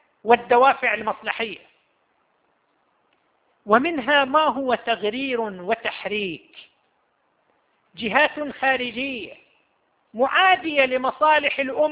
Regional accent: Saudi Arabia; يتحدث العاملون في وزارة الإعلام عندنا في المملكة العربية السعودية

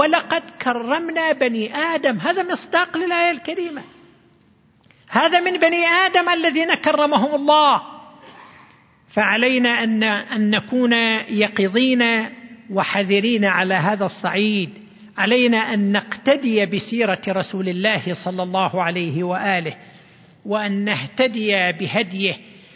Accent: Saudi Arabia; ففي بلادنا السعودية أكثر من 13 مليون أجنبي

